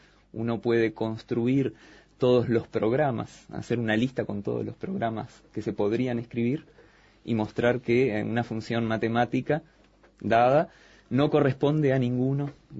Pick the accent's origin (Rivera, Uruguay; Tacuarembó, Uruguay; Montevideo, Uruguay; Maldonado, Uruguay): Montevideo, Uruguay; born or raised there